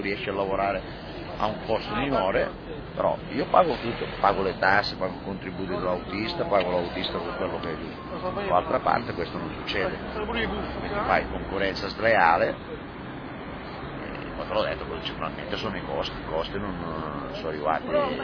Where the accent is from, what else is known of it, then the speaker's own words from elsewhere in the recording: Sondrio, Lombardy, Italy; io vengo da Sondrio, io vengo da Sondrio